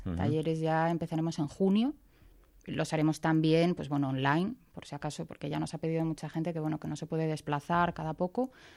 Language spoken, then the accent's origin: Spanish; León, Castile and León, Spain; nosotros somos todos de León. Los cuatro coaches que están en el centro somos de León. Nos gusta León.